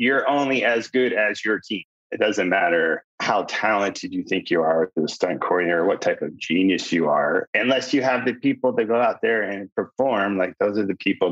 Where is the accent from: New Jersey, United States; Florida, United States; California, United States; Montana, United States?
New Jersey, United States; You know, I'm from New Jersey.